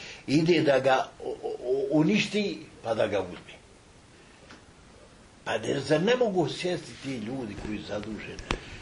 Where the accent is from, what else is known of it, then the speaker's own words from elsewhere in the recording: Bijeljina, Republika Srpska, Bosnia & Herzegovina; now in Tuzla, Bosnia and Herzegovina; Ja došao sam iz Bijeljne u Tuzlu.